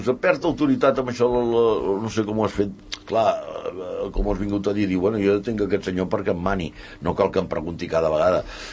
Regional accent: Tortosa, Catalonia, Spain; Jo sóc de Tortosa, jo sóc tortosí, de Socarrel, i n'estic molt content de ser-ho.

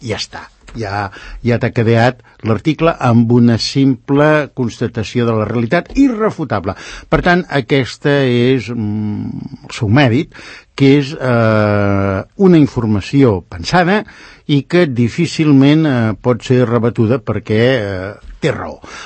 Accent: Valls, Catalonia, Spain; jo soc de Valls, de la comarca de l'Alt Camp

